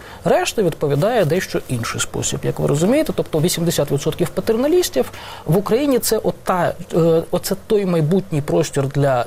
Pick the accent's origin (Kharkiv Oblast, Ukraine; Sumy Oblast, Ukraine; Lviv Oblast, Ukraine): Kharkiv Oblast, Ukraine; це на Чугуївщині, моя рідна Харківщина.